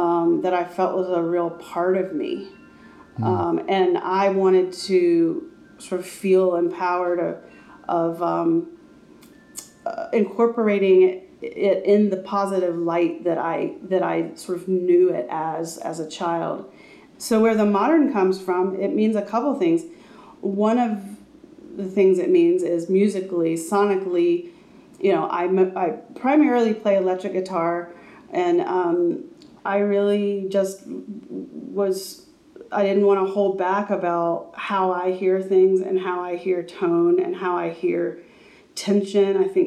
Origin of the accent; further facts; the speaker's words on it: the Carolinas, United States; I just wanted to sort of do a narrative on the not so lovely parts of growing up in Carolina that I experienced, and sort of the human condition of this region.